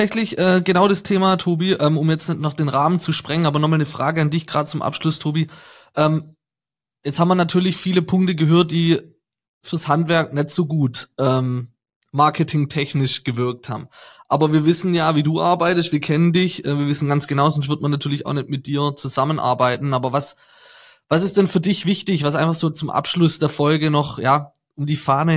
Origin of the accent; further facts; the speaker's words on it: Swabia, Germany; So als Schwabe ist das natürlich immer eine geniale Sache.